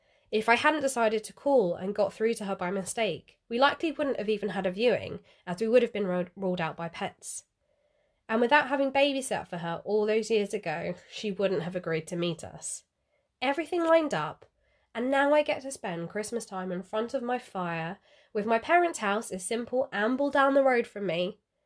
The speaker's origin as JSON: {"language": "English", "town": "Betchworth", "region": "South East England", "country": "United Kingdom", "tie": "born or raised there", "said": "a place just down the road from where I grew up in Betchworth came up on Rightmove"}